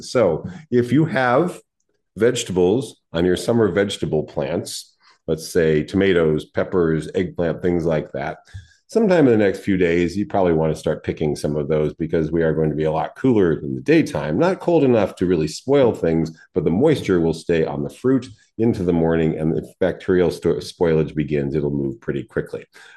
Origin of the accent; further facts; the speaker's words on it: San Diego, California, United States; There were no Santa Ana winds in December when I was a kid growing up in San Diego.